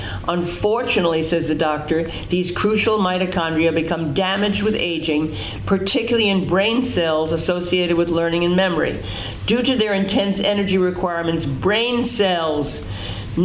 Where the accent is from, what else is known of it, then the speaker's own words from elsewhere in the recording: Brooklyn, New York, United States; born there; And listen, I was born in Brooklyn. When people born in Brooklyn talk, they raise their voice and they project.